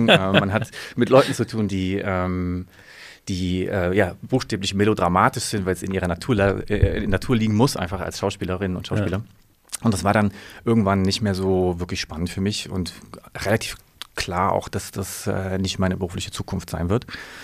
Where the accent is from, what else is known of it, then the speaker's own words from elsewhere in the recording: Halle, Saxony-Anhalt, Germany; ich komme aus Halle an der Saale